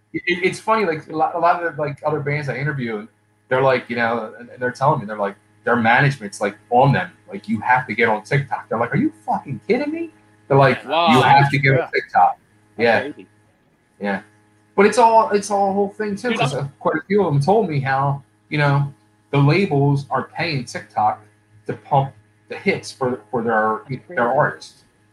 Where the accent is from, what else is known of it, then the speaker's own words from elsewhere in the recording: Philadelphia, Pennsylvania, United States; And my girlfriend's Italian from Brooklyn. I'm Italian from South Philly. So we know food, you know?